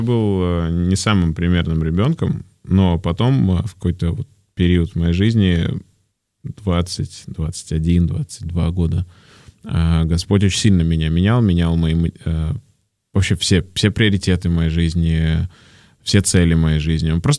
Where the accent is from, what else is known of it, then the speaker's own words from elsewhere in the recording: Moscow, Russia; мое детство в Москве